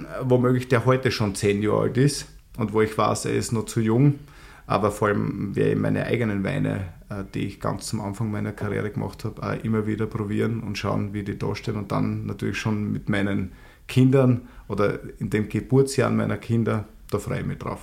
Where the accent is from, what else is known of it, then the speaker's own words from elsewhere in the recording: Styria, Austria; der uns als Steirer am Wochenende, weil wir sind nicht heimgefahren von Klosterneuburg von der Schule